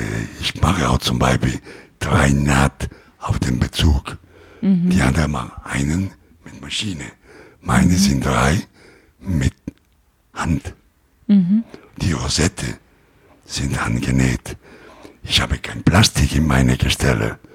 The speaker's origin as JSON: {"language": "German", "town": "Rome", "region": "Lazio", "country": "Italy", "second_language": "German", "said": "Aber ich komme aus Rom"}